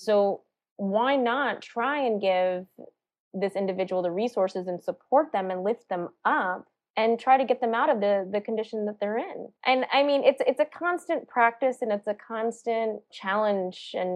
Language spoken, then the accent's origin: English; South Carolina, United States; born there; I mean, you know, I was born in South Carolina, but my parents were born and raised in India.